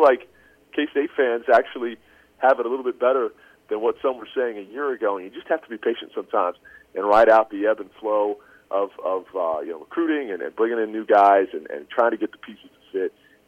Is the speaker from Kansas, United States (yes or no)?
yes; Topeka, Kansas, United States; I think my generation, growing up in Topeka, Kansas, in the era of … I used to love those guys